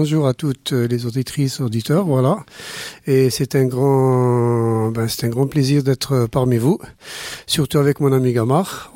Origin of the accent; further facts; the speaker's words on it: Bab El Oued, Algiers Province, Algeria; moi, je suis de Babeloued, donc, Houma un peu Chabiste. Houma basé essentiellement sur le Chabi.